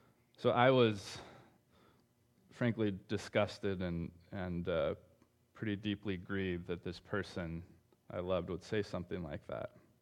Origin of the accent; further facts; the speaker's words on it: Bakersfield, California, United States; Last weekend, I was in my hometown of Bakersfield for my brother's wedding.